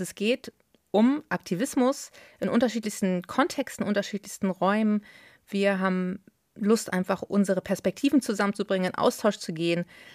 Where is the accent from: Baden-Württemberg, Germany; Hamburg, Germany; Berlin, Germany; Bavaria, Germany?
Berlin, Germany; also born or lived in East Germany; now in Brandenburg, Germany; ich bin Ossi. Ich bin in der DDR geboren. Meine Eltern sind 86 rüber, da war ich 2. Und dann bin ich zwar in West-Berlin groß geworden, aber der Osten steckt dermaßen in mir. Und ich bin da vor ein paar Jahren wieder nach Brandenburg zurück